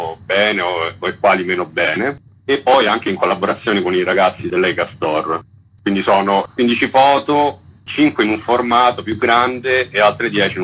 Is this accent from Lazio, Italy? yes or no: yes; Rome, Lazio, Italy; Per me, che poi sono romano